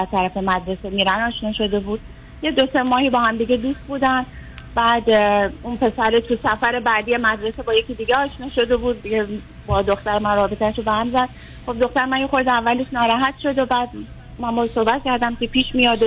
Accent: Iran; moved away as an adult; now in Netherlands; من موقعی که از ایران اومدم با دخترم جدا نشده بودم هنوز

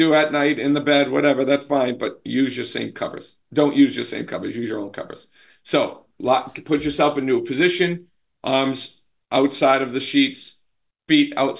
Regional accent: Boston, Massachusetts, United States; I'm Italian from Boston.

